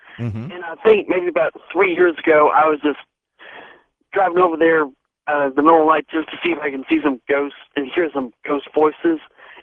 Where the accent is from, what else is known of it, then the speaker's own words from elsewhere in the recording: Huntsville, Texas, United States; And there's a haunted graveyard in my hometown in Huntsville, Texas, called Demon Road.